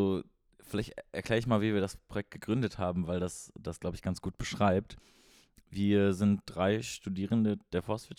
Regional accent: Münster, North Rhine-Westphalia, Germany; born there; moved away as an adult; now in Göttingen, Germany; Also ich komme gebürtig aus Münster in Westfalen

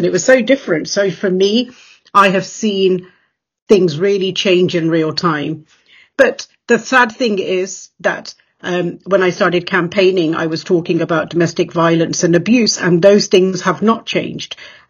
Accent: England, United Kingdom; like I've been born and raised in England more than five decades ago, and things were very different.

